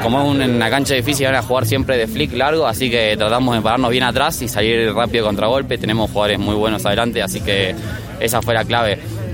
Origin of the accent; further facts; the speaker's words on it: Argentina; es un placer representar a mi provincia y a mi pueblo. La verdad que un orgullo, creo que es lo que más me llena orgullo, además de Argentina.